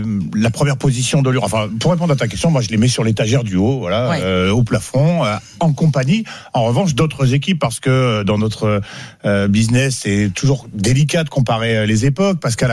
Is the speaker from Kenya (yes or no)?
no; Bordeaux, Nouvelle-Aquitaine, France; Moi, j'ai grandi à Bordeaux.